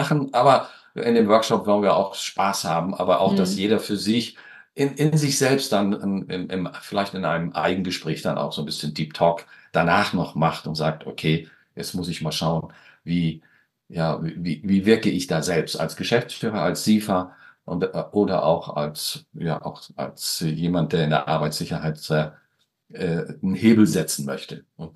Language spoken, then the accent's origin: German; Hamburg, Germany; Ja, aber auch als Hamburger kann ich sagen, es braucht eine gemeinsame Vision